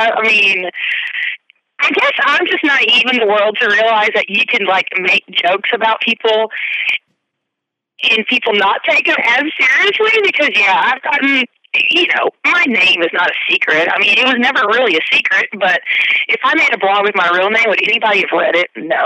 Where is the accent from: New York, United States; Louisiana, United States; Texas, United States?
Texas, United States; I think it's a lot about being a Texan. Like, we're Texans, you know, Texas music.